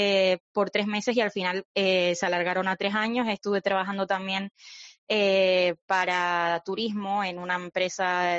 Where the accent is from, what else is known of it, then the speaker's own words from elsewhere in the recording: Canary Islands, Spain; me duele que siendo canaria me digan eso, pero ya 3 años sin sol se notan.